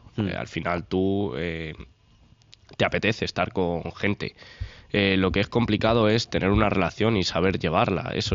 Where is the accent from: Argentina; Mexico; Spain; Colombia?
Spain; Madrid, Community of Madrid; Efectivamente, nosotros que somos de Madrid